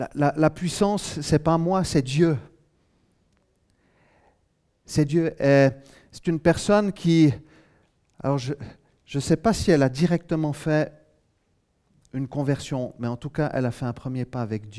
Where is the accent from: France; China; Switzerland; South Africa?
Switzerland; La Chaux-de-Fonds, Neuchâtel; born there; Je suis né à La Chaux-de-Fonds donc.